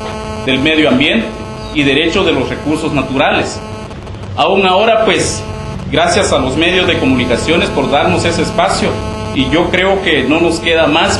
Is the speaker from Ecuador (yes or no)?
no; El Estor, Izabal, Guatemala; Es muy triste ver la historia de nuestro municipio del Estor.